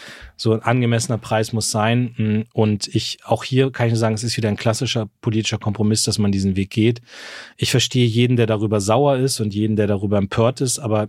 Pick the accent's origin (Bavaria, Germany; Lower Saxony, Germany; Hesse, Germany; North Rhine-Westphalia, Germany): Lower Saxony, Germany; Munster; da wo ich wohne, in meiner Heimatstadt in Munster